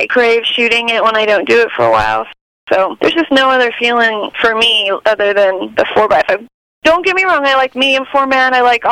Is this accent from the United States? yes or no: yes; Illinois, United States; now in Austin, United States; Yeah. I am originally from Illinois, where I grew up, where my mom lives, and I got a bachelor's degree in graphic design and fine art, moved to St. Louis for a little while